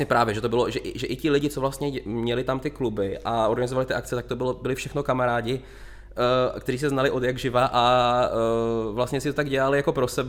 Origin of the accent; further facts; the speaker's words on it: Ostrava, Moravian-Silesian Region, Czechia; Jo, pocházím z Ostravy.